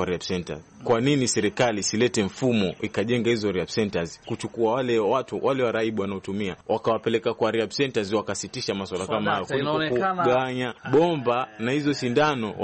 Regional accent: Coast, Kenya; natokea pwani ya Kenya.

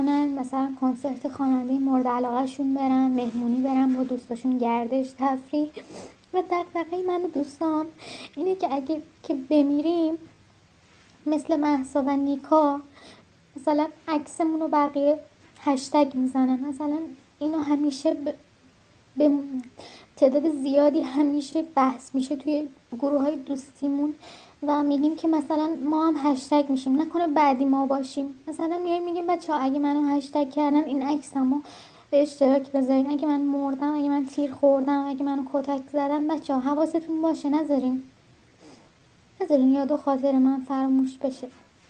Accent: Iran; born there; به چه گناهی مثلا ما توی این کشور به دنیا اومدیم؟

